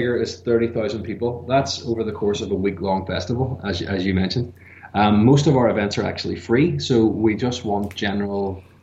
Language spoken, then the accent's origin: English; Derry, Northern Ireland, United Kingdom; also born or lived in England / Belfast / Berlin / United States; I'm from Derry. I'm a resident of the city. I've lived around the world in England, Belfast, Berlin. I've lived in America for a while as well.